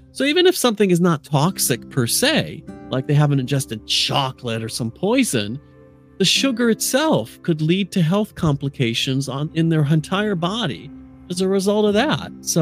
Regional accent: United States; now in United Kingdom; I grew up in America, even though I live in the UK and I'm French. I grew up there.

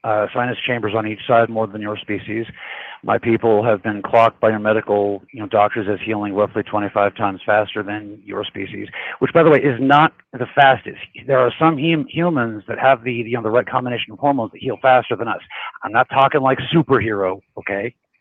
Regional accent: Denver, Colorado, United States; born there; I was born in Denver, Colorado, in 1978, sir.

